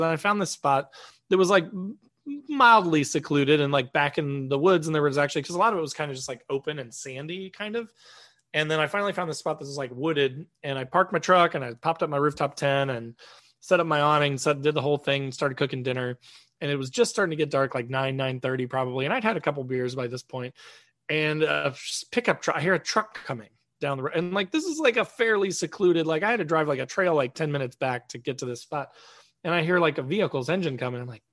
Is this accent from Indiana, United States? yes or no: yes; Indiana, United States; And I'm from Indiana, so we don't have bears.